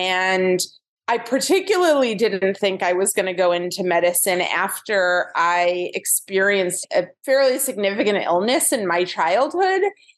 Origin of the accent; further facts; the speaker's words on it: Evanston, Illinois, United States; Well, I grew up in Evanston, which is a suburb of Chicago, and I was a child that was very interested in the natural world.